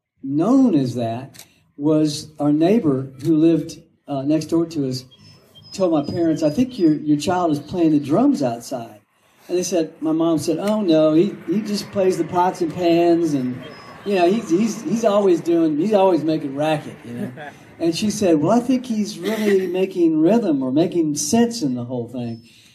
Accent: Lafayette, Louisiana, United States; also born or lived in Bunkie; how I got to be on that show is I was raised in South Louisiana … And I started playing the drums when I was 2 years old.

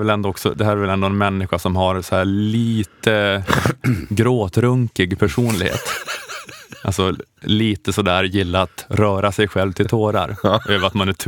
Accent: Småland, Sweden; Jag kom från Småland.

